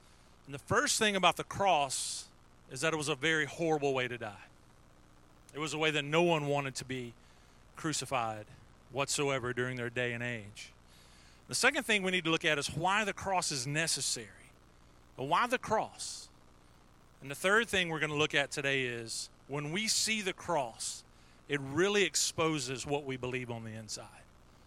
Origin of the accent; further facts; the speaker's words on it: Oakdale, United States; I'm from Oakdale and I can't do that.